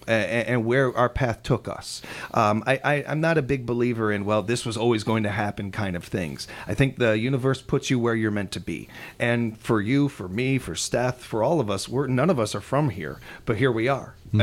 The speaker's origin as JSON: {"language": "English", "country": "United States", "said": "that's the way a lot of us Americans kind of picture it"}